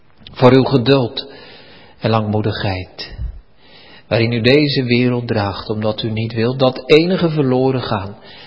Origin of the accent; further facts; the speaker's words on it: Netherlands; Heren, wij zijn ook Nederlanders, wij horen er ook bij. We hebben een zondvloed verdiend.